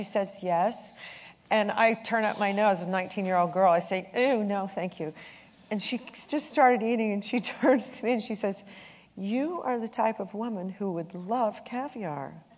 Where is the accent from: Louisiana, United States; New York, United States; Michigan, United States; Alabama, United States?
New York, United States; I love the South, but I'm a New Yorker.